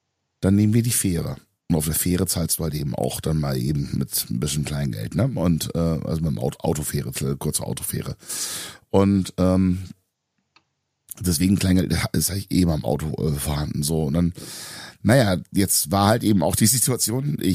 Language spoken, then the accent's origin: German; Bremen, Germany